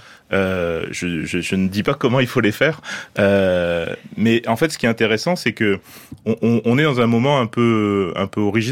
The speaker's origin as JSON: {"language": "French", "country": "France", "said": "nous voyons aussi en tant que Français"}